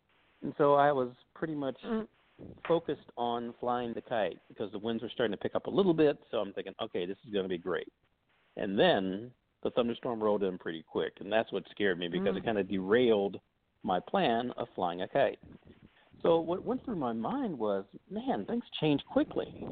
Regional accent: Cleveland, Ohio, United States; I guess because I'm from Cleveland, Ohio originally, I'm probably more tolerant of cold weather than hot weather.

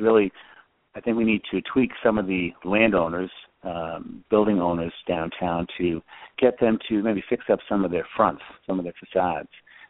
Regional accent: Northborough, Massachusetts, United States; Actually, I grew up in Northborough, Massachusetts, about 40 miles away. And I went to public high school there, Algonquin Regional High School.

